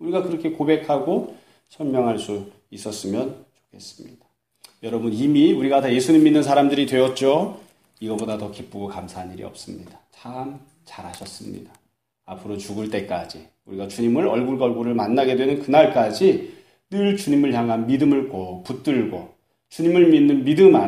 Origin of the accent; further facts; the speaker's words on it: South Korea; 그러면 우리는 이스라엘 사람이 아닙니다. 한국 사람이죠.